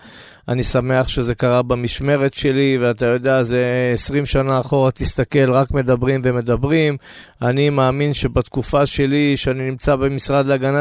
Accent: Kiryat Bialik, Haifa District, Israel; ובגיל, כן, בגיל 5-6 הגענו לקריית ביאליק, וכן, אני היום אפשר להגיד תושב הקריות, ונולדתי בחיפה.

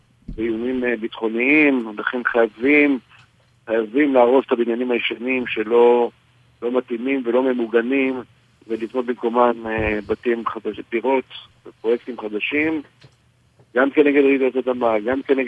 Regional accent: Haifa, Haifa District, Israel; גדלתי בנווה שאנן, עד גיל 6, אחרי זה עברתי לקריות, אחרי זה אחרי הצבא עברתי למרכז.

